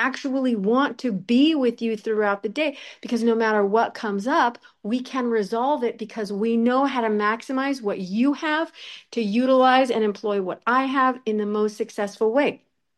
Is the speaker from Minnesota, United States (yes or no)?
no; Washington, United States; I come from Washington State, USA.